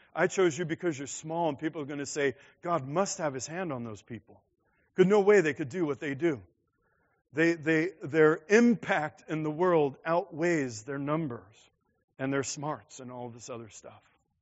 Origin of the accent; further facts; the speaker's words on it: New York, United States; I mean, I'm from Queens.